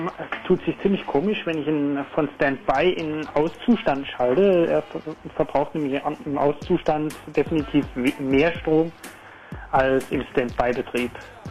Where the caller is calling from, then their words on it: Dübendorf, Zurich, Switzerland; Ja, salut. Ich bin aus Diebendorf in der Schweiz.